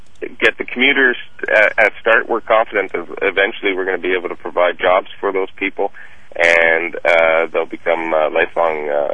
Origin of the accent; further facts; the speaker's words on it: Ottawa, Ontario, Canada; now in Cornwall, Canada; And I'm originally from Ottawa. I moved to Cornwall for a job 20 years ago.